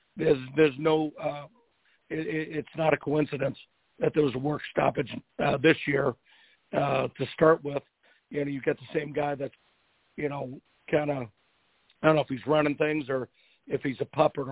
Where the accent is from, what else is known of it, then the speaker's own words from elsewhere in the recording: New England, United States; I grew up in New England, so I was able to see whoever came to Boston.